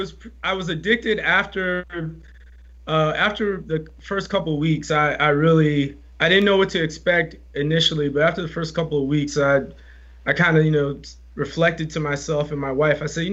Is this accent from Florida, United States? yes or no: no; Georgia, United States; You know, I grew up in Georgia, and my mother would take me to the grocery store with her.